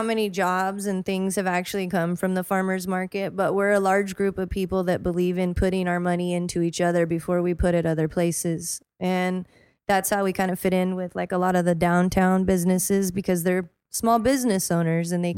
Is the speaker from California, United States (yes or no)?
yes; Hanford, California, United States; I grew up in Hanford, and then I moved here in 96 for college.